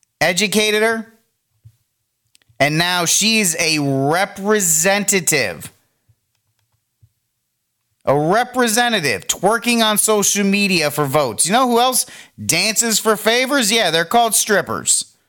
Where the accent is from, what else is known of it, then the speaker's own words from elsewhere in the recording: Rhode Island, United States; For me personally, I have to give up my home state of Rhode Island.